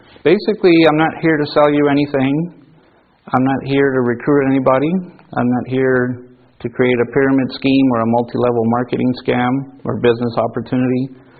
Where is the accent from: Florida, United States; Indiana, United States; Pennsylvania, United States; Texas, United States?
Texas, United States; El Paso; I grew up in El Paso, Texas. That's where I was born. I went to school there.